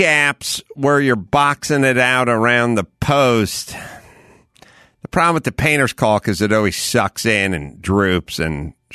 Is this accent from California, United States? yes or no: yes; North Hollywood, California, United States; No, I'm from North Hollywood.